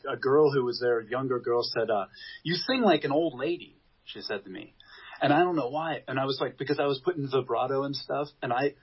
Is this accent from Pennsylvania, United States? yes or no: yes; Pittsburgh, Pennsylvania, United States; I'm from Pittsburgh.